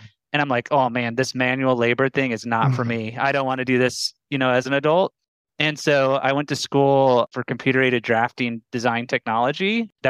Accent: Omaha, Nebraska, United States; also born or lived in Boulder, Colorado; Omaha, Nebraska. Oh. 29 years, born and raised. Moved out to Colorado, Boulder, Colorado, represent for 7 years.

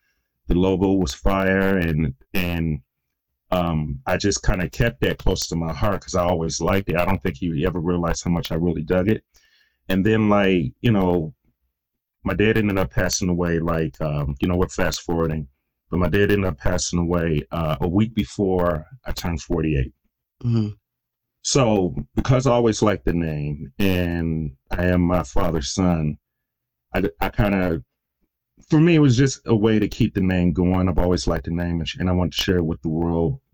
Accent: Detroit, Michigan, United States; So I'm from Detroit, Michigan. My father was a Detroit musician, and I grew up in that lifestyle in the 70s.

